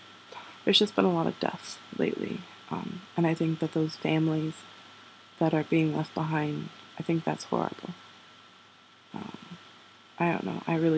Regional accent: Germany; now in New York, United States; I'm from Germany. I'm currently living in New York. Well, I'm not right now. I'm visiting home. But I'm going to school in New York.

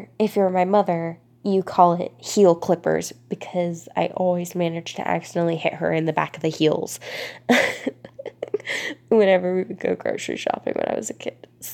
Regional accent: Florida, United States; accent: southern drawl; Well, I'm from Florida, but I have a lot of family that grew up and are from the southern United States, kind of just scattered all over.

